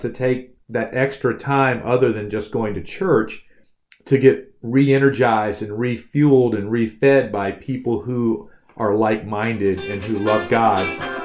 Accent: North Carolina, United States; I know I'm from North Carolina.

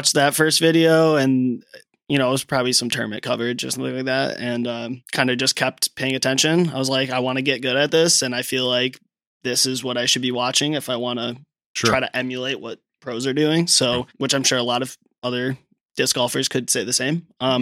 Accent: Syracuse, New York, United States; now in Chicago, United States; I'm from Syracuse, New York.

